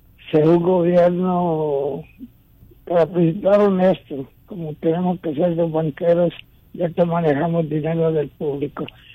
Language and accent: Spanish; Honduras; antes que ser banquero, soy hondureño.